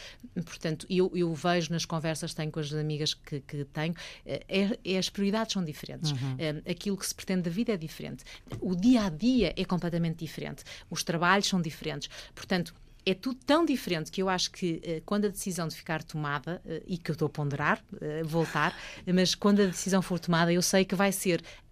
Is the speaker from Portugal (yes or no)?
yes; Portugal; moved away; aprendi a apreciar mais o meu país. Isso é o que eu tenho visto. Por mais que eu ande no mundo, eu quando saí de Portugal, saí um bocado de costas voltadas